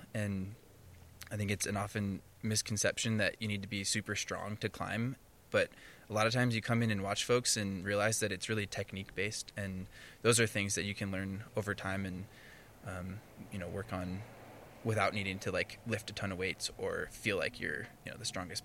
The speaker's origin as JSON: {"language": "English", "region": "Wisconsin", "country": "United States", "tie": "born or raised there", "said": "So I'm a Midwest boy. I grew up in Wisconsin, and believe it or not, my high school had a climbing team."}